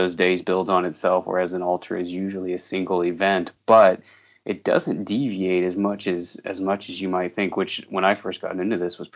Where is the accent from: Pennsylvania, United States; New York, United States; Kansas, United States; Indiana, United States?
Indiana, United States; now in Idaho, United States; So grew up in Indiana and grew up in a divorced home, which isn't anything to necessarily feel sorry for me about.